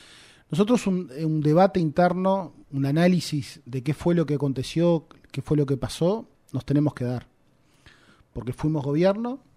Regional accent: Rivera, Uruguay; Yo soy de Rivera, soy del interior.

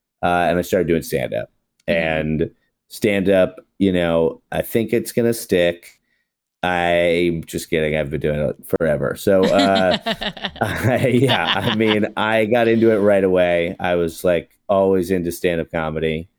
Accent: Massachusetts, United States; moved away as an adult; also born or lived in New York; So I was 18 and I moved in with my dad in New York, and which is like where I was born, but I grew up in Massachusetts.

